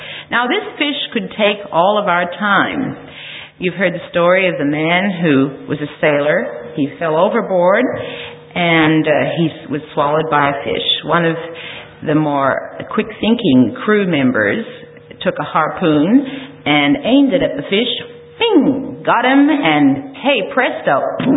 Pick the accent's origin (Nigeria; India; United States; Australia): Australia; also born or lived in Canada; part Canadian because I was a resident there for a while, for some years. But I'm back in Australia, and I am actually an Australian. I still carry an Australian passport.